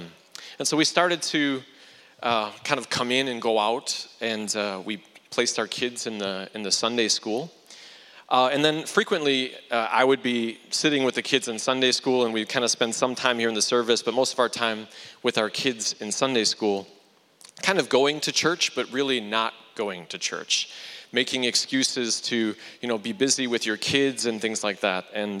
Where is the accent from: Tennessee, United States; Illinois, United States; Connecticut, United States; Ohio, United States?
Illinois, United States; Chicago; I come from Chicago in the United States. If anyone else here from Chicago, I know at least one from my cell group.